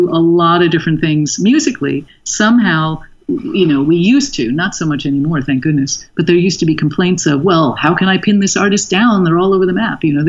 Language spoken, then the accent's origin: English; Manhattan, New York, United States; also born or lived in Malibu; now in San Juan Island, United States; I lived on the edge of the East River when I was growing up in Manhattan.